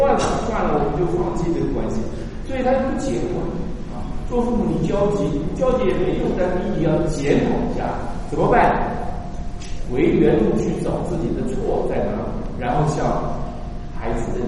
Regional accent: China; 有很多时候我们中国人的一种啊面子的好面子的习性

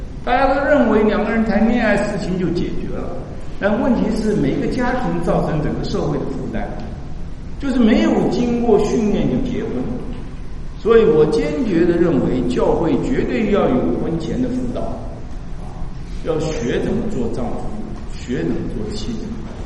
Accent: China; 有很多时候我们中国人的一种啊面子的好面子的习性

